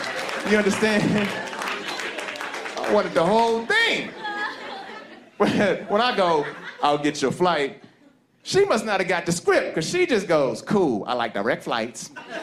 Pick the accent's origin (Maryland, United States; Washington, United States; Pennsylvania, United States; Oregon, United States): Maryland, United States; I grew up in Maryland. So we have the whole DMV.